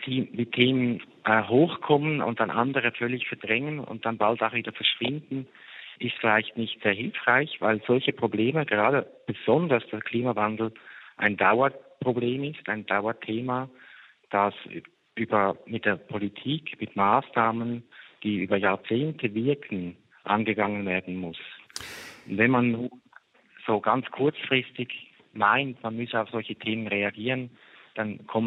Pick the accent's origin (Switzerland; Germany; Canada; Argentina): Switzerland; Ja, als Schweizer blicken wir immer ganz fasziniert nach Deutschland.